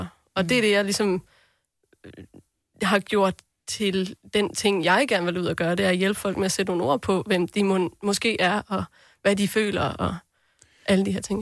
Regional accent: North Denmark Region, Denmark

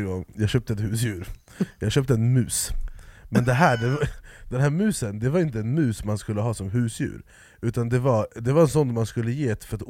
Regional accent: Jordbro, Stockholm County, Sweden; jag är från Jordbro. Men det var där jag växte upp med blodiglar.

